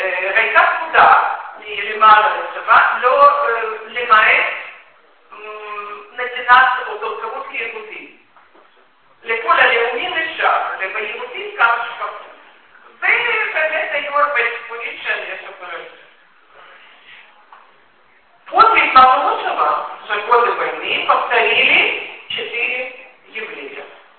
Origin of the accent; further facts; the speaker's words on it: Proskurov, Khmelnytskyi Oblast, Ukraine; now in Israel; Я родом из Правскурова.